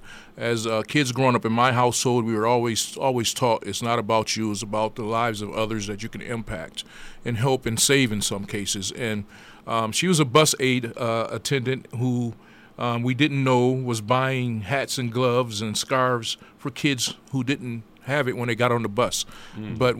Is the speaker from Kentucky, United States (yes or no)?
no; Racine, Wisconsin, United States; Yeah, born and raised in Racine, Wisconsin.